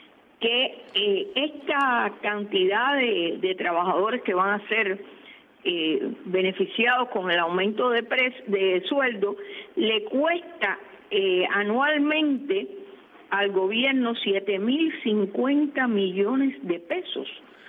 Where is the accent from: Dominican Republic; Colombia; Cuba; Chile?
Cuba